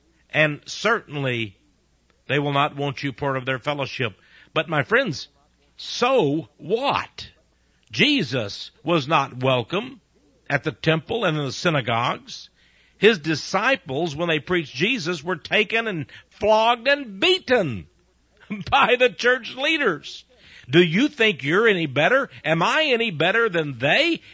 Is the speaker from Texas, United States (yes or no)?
yes; Texas, United States; I'm from Texas. I'm from the United States.